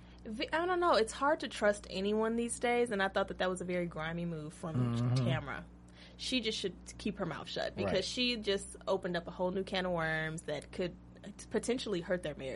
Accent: Texas, United States; I mean, I would love to go horseback riding, even though I'm from Texas and everyone stereotypes us and says we have horses.

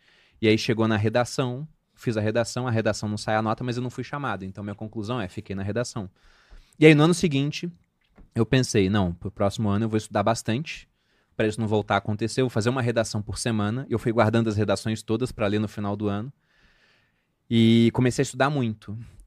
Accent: Taubaté, São Paulo, Brazil; also born or lived in Cabo Frio; Eu nasci, na verdade, em Cabo Frio, mas saí de lá com menos de um ano, porque o meu pai era piloto de helicóptero e a base ficava em Taubaté, a base de aviação do Exército.

